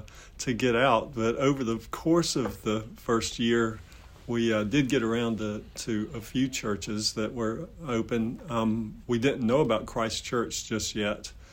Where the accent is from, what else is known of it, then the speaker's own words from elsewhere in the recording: North Augusta, South Carolina, United States; also born or lived in Anderson, United States; Well, I was born in Anderson in the upstate, and then grew up in North Augusta on the western border with Georgia, but on the Carolina side, Aiken County, South Carolina.